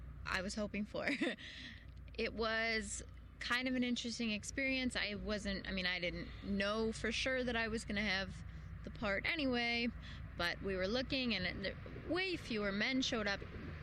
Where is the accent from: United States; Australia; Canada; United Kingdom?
United States; Midwest; accent: Midwestern; I just decided I would try to narrow my Midwestern accent, which can come out sometimes.